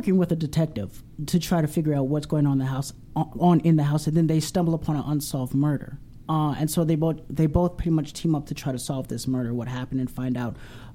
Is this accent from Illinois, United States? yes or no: yes; Chicago, Illinois, United States; Oh, boy. I grew up in Chicago.